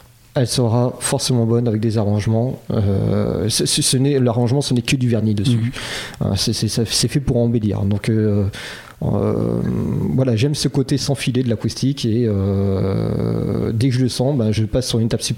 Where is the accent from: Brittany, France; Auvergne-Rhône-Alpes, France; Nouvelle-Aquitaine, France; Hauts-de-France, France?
Nouvelle-Aquitaine, France; La Rochelle; now in United States; Oui, moi, je suis originaire de La Rochelle, d'accord. Mais j'habite un petit village à côté de New York. Et je travaille à New York.